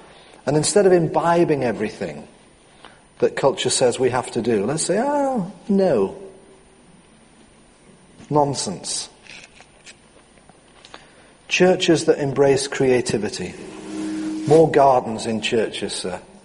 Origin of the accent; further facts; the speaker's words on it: North East England, United Kingdom; Sorry, I'm a Geordie.